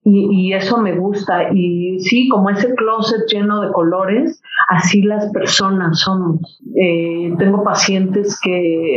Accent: Mexico City, Mexico; Soy de la Ciudad de México, del corazón de la Ciudad de México, donde estaba el nopal y la serpiente.

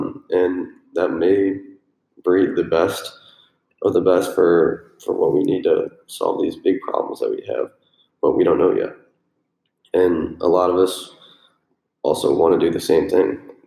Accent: Chicago, Illinois, United States; I'm coming from Chicago area. And yeah, just now a freshman in college, but graduated this past May from a pretty big high school from the north suburbs of Chicago.

